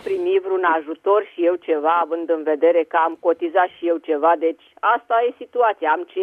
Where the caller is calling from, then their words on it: Târgoviște, Dâmbovița, Romania; de la Târgoviște.